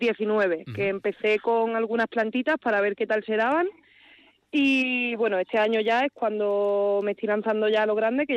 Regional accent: Cádiz, Andalusia, Spain; porque yo soy de Cádiz, entonces claro, aquí familia no tengo

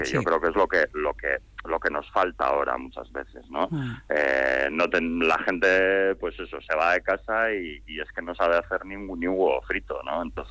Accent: Basque Country, Spain; no solo porque Euskadi es mi tierra y que te reconozcan en tu tierra

